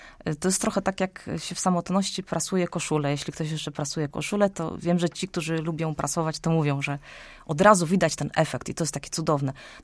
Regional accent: Poznań, Greater Poland Voivodeship, Poland; Kobieta, która przynosi do Poznania bardzo dużo wspaniałej kultury, za co dziękujemy jako poznaniacy.

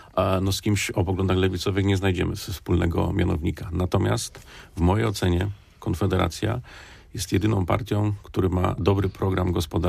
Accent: Poznań, Greater Poland Voivodeship, Poland; Ja osobiście jestem rodowitym poznaniakiem.

